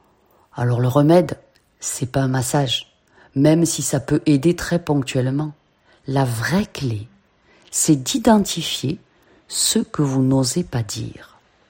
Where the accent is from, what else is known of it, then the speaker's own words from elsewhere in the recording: Southern France, France; accent: Southern French; c'est la mienne, avec mon petit accent du Sud.